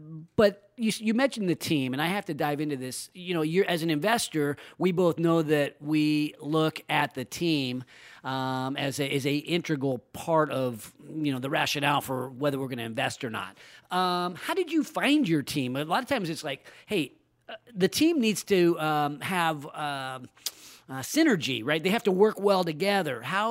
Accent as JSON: {"language": "English", "town": "Roseville", "region": "California", "country": "United States", "tie": "born or raised there", "said": "I'm a little bit biased, though, because I grew up here. I grew up in Roseville. We now live in Loomis."}